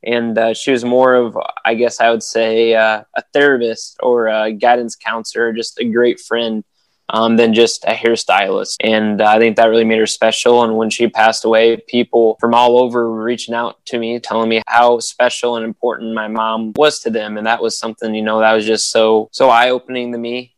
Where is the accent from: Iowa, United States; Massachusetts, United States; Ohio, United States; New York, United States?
Iowa, United States; Cedar Rapids; Yeah, I grew up in Cedar Rapids and I still go back there all the time. All my family and friends still live back there